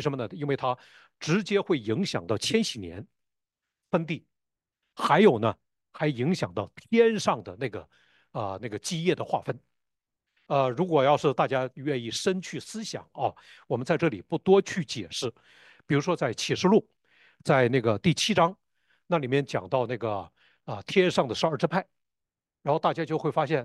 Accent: Northeast China, China; 我在东北长大，东北很多厉害的茬都是这么说话的

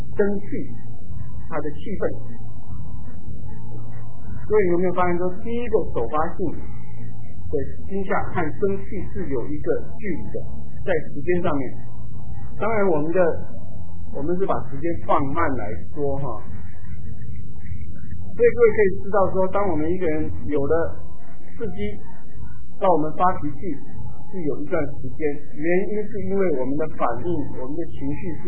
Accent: southern Taiwan, Taiwan; 我是在台湾南部长大的哈，小的时候，那叫那边的比较淳朴，很多的邻舍啊，还有亲戚啊，都是很近

